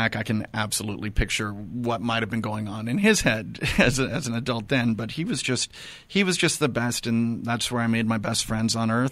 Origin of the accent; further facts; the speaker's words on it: Arroyo Grande, California, United States; I grew up in Arroyo Grande. San Luis was always the big city. We used to come up here and go to Mervyn's.